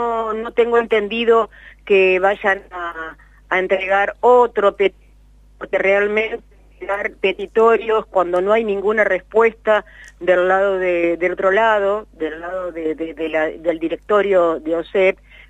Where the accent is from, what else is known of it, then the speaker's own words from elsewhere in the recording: Argentina; como pobres argentinas